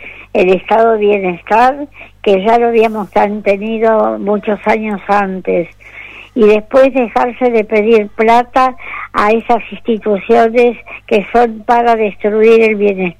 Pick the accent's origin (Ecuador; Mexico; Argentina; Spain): Argentina; como somos los argentinos, país de resistencia y esperanza.